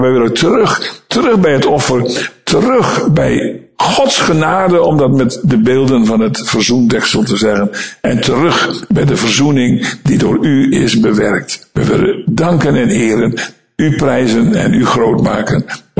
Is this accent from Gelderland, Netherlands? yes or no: no; Schildwolde, Groningen, Netherlands; van Schildwolde, waar ik ben opgegroeid